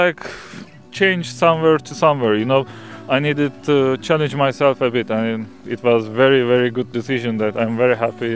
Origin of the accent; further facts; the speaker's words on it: Izmir, İzmir, Turkey; now in Valencia, Spain; Actually, it's third biggest city of Turkey